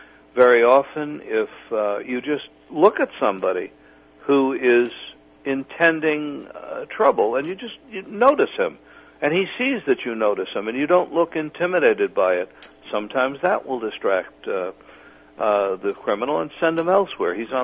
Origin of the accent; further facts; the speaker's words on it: Bronx, New York, United States; I grew up in the Bronx, and I spent a great deal of time in Manhattan over the years I lived there.